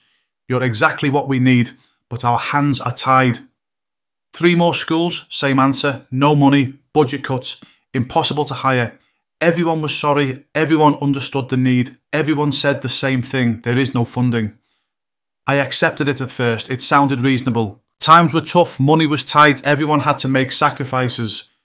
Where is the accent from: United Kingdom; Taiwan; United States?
United Kingdom; Wolverhampton, West Midlands; Growing up in Wolverhampton, watching my mum work miracles with kids at the local primary